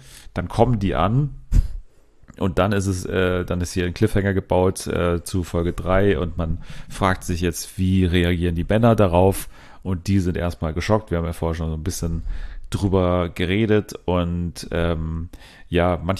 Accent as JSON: {"language": "German", "town": "Munich", "region": "Bavaria", "country": "Germany", "said": "Ich komme aus München, genau, ja."}